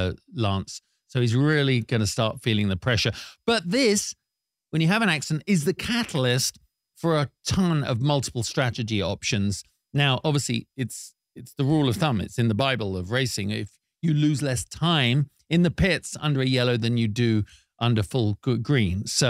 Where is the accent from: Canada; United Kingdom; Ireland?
United Kingdom; As a Brit, I really enjoyed the moment of seeing four British drivers in the top 10 running